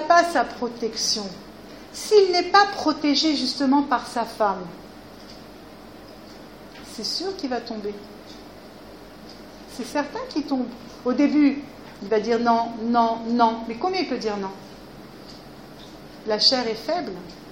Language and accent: French; France; Quand on a grandi en France, on a grandi dans un pays, qu'on le veuille ou pas, d'accord, chrétien.